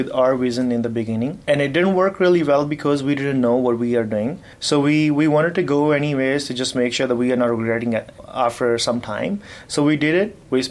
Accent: Punjab, India; English is a second language; moved away as an adult; now in Canada; I'm from India, as you can see. I wear a turban, I'm sick. I'm from Punjab. I did my high school there, then I moved to Canada in 2018. I moved to Hamilton, Ontario.

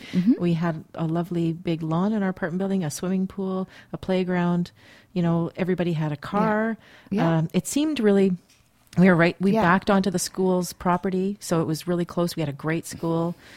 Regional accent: Toronto, Ontario, Canada; because when I asked you to put my postal code in where I grew up, because I grew up in Scarborough

